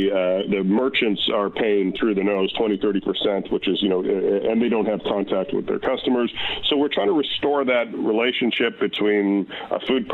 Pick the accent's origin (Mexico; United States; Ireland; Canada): Canada; now in UAE; I'm Canadian by background. I've been in the UAE for over 22 years.